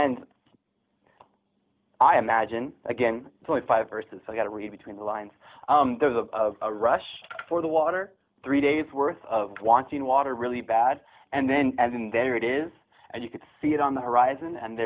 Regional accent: California, United States; I grew up in California, right next to the Mexican border

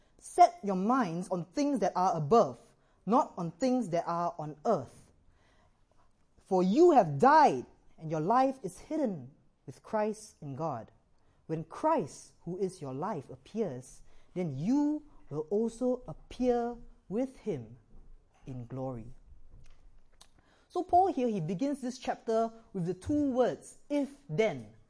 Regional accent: Singapore; As you can probably tell, I am not Irish. I am a Singaporean, and Singapore is a little country located somewhere in Southeast Asia.

